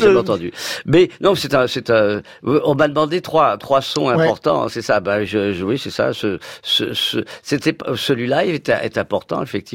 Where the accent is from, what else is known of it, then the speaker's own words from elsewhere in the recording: the Midi, France; je suis du Midi, c'est pour ça que j'ai le bourgeois gentilhomme